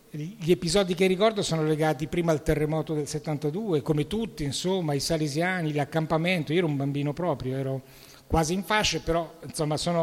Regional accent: Lecco, Lombardy, Italy; born there; I miei sono siciliani, ma sono nato a Lecco, perché nella transumanza come lavorativa, papà era ingegnere in ferrovia, mamma insegnante, a Lecco, e poi però da 50 anni ormai sto ad Ancona

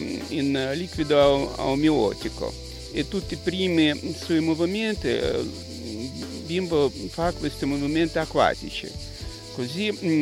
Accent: Russia; Italian is a second language; moved away as an adult; now in Italy; Io vengo dalla Russia, così venuto qua in Italia tanti anni fa, prima volta venuto nel 1990

